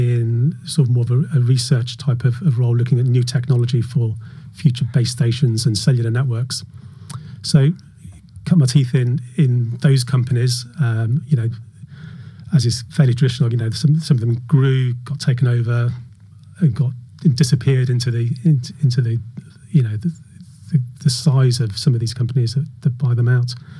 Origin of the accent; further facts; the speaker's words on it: Peterborough, East of England, United Kingdom; moved away as an adult; also born or lived in Bristol; now in Wales; I grew up near Peterborough, but then post-university moved down to Bristol, and I lived in Bristol for 15 years or so before ultimately ending up down in Wales.